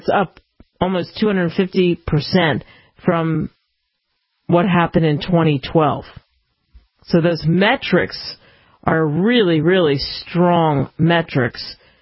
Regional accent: Cherry Hill, New Jersey, United States; as they would say back in my hometown of Cherry Hill, I'm slinging the hash just like the rest of you

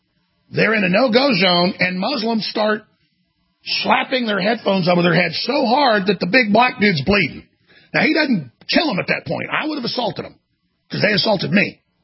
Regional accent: Dallas, Texas, United States; I mean, I grew up in Dallas.

